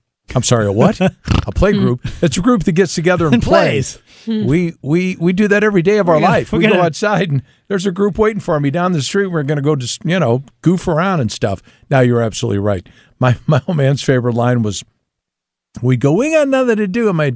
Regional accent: Crestwood, Missouri, United States; when I was growing up in Crestwood, we lived in Crestwood, and there's a park over in Webster.

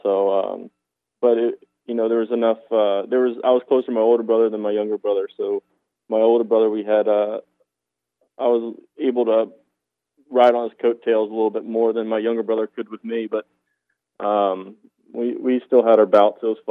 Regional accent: Maryland, United States; I grew up in Maryland. I had two brothers. We were a big sports family.

